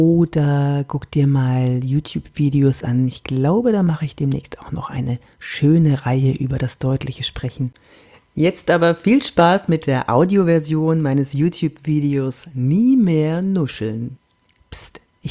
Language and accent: German; Bavaria, Germany; accent: Franconian; Das Fränkisch zum Beispiel, da wo ich herkomme.